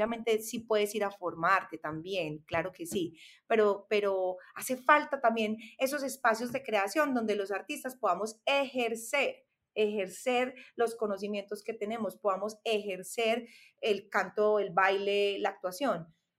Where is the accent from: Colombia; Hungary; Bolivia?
Colombia; nuestra realidad como artistas latinos, porque me atrevería a decir, Martín, y creo que podemos afirmarlo los tres, que las oportunidades para los artistas latinos y puntualmente en nuestro país, en Colombia, no son las mismas